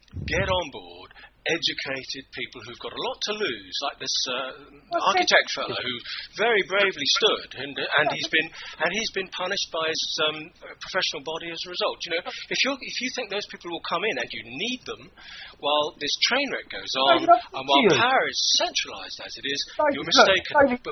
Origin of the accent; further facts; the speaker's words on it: London, United Kingdom; I was brought up not very far, probably, from where you were brought up. I mean, I was brought up in South London. But I don't live there now.